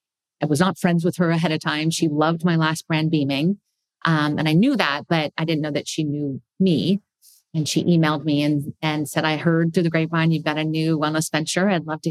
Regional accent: California, United States; I mean, I came from the Bay Area, for God's sake.

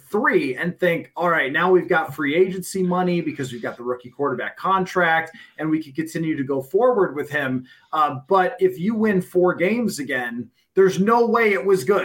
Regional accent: Buffalo, New York, United States; because my dad's a Bills fan. I grew up in Buffalo.

